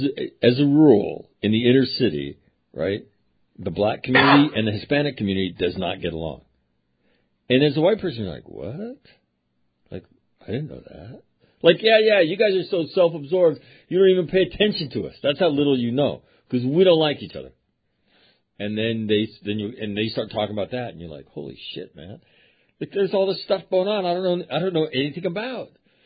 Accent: Guatemala; He's from Puerto Rico. I'm from Guatemala. He's from Honduras.

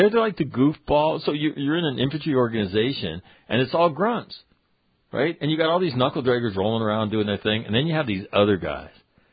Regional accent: Toledo, Ohio, United States; Like, I'm from Toledo, Ohio.

